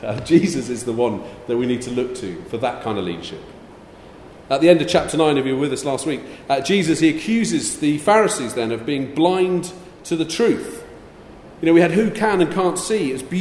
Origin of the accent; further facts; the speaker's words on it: South West England, United Kingdom; I had the privilege and the joy, in fact, of growing up in Cornwall.